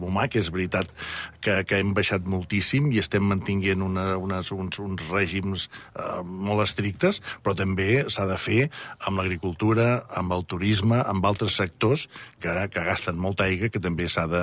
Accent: Figueres, Catalonia, Spain; jo que sóc de Figueres

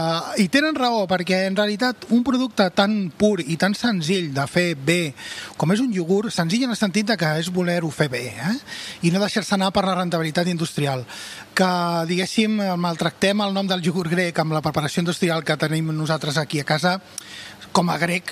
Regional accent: Catalonia, Spain; són sabors que nosaltres com a catalans també els reconeixem

